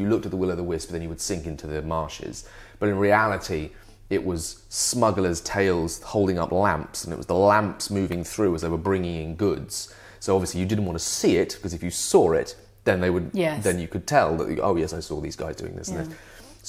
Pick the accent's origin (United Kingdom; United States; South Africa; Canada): United Kingdom; England; I am an Englishman.